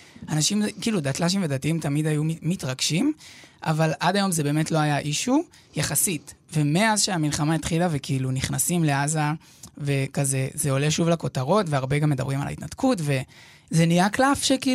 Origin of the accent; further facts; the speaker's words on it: Gush Katif, Gaza Strip, Palestine; כן, אני גדלתי בגוש קטיף